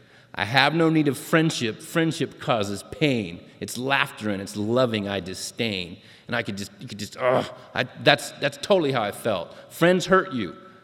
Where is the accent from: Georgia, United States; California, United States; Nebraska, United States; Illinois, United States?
California, United States; San Diego; What I do know, I'm a child of the 60s. My mom was I grew up in San Diego.